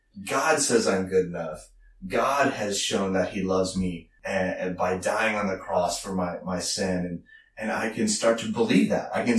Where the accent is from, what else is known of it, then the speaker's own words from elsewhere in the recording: Virginia, United States; But that film was actually filmed near where I grew up in Virginia.